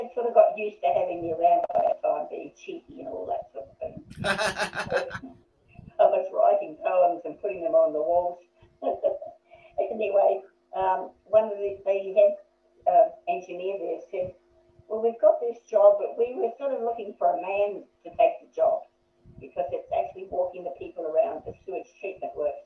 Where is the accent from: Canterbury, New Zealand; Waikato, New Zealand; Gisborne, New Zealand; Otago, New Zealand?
Waikato, New Zealand; Matamata; I was born in New Zealand, and I was the eldest of four children.